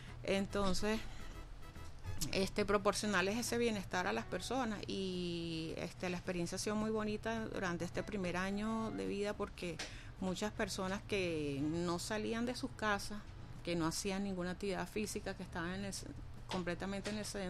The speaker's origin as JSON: {"language": "Spanish", "town": "Caracas", "region": "Capital District", "country": "Venezuela", "said": "nosotros somos de Caracas, somos que es un grupo de Caracas"}